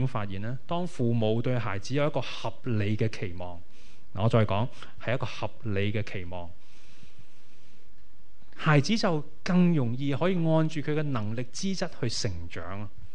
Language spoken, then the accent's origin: Cantonese; Hong Kong; 你知道我哋香港人咧几攰都系攞住部机噶嘛